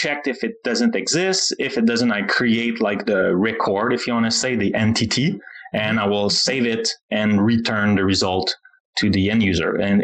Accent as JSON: {"language": "English", "country": "Canada", "said": "CA because I'm Canadian"}